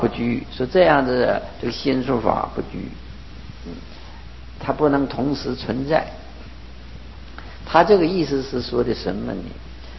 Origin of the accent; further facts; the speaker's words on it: Northeast China, China; 这我是东北人